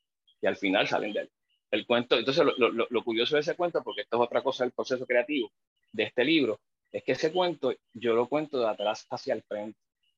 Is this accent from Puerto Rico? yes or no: yes; Puerto Rico; tú sabes que en Puerto Rico tenemos una cosa folclórica